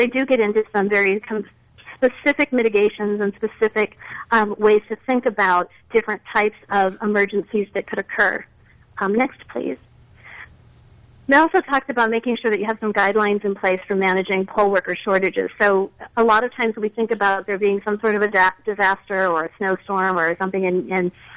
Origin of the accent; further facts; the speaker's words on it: Minnesota, United States; and I grew up in Minnesota, I know these things can happen and can be devastating